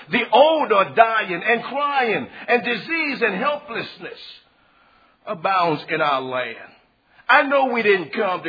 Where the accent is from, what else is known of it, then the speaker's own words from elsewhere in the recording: Louisiana, United States; I know this is especially true with reference to Louisiana. I'm from Louisiana myself